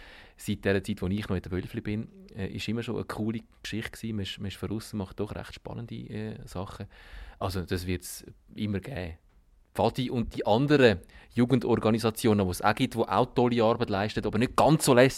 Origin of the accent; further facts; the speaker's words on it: Zurich, Switzerland; Und ich bin am Zürichsee aufgewachsen